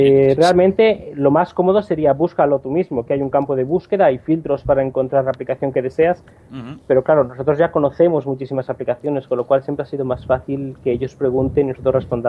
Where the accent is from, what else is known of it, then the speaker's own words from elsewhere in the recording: Spain; now in Brazil; Yo soy español, pero vivo en Brasil.